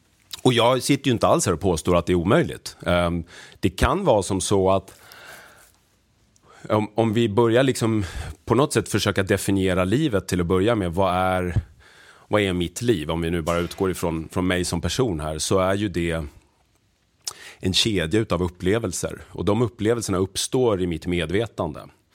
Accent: Sweden; jag som svensk man

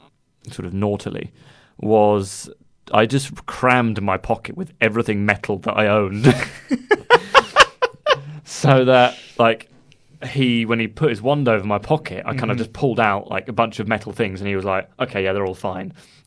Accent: Guildford, South East England, United Kingdom; I'm from Guildford as well.

